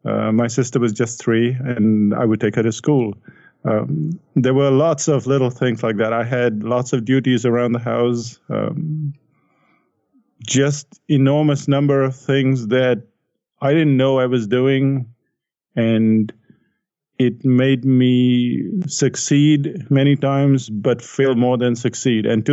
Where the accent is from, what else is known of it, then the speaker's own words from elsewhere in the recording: India; Well, that's the way I grew up in India.